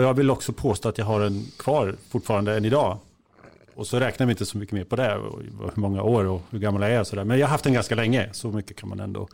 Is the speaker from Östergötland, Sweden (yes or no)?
yes; Kisa, Östergötland, Sweden; Jag hittade den på bilskroten hemma i Kisa.